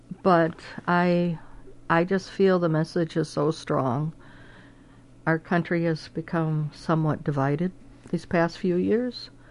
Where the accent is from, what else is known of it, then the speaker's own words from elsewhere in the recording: Milwaukee, Wisconsin, United States; I grew up in the Milwaukee area, and Milwaukee to this day is the most segregated city in the country.